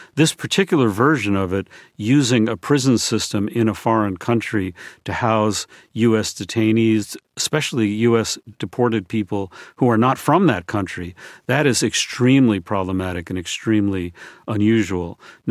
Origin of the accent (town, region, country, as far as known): Brooklyn, New York, United States; born there